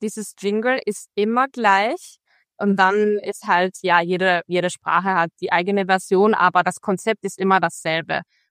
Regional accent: Marche, Italy; Ich komme aus Mittelitalien. Die Region ist aus Tourismusebene im Ausland weniger bekannt. Es heißt die Marken, ist aber eigentlich gleich so schön oder schöner wie andere Regionen Mittelitaliens.

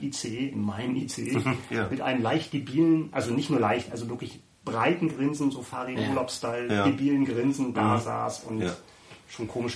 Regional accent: Hamburg, Germany; Ich darf das als Hamburger.

